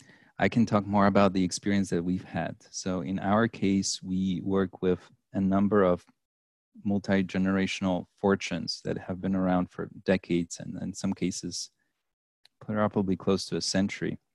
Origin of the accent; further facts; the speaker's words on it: Poland; born there; English is a second language; I was born in Poland in the 1980s under communism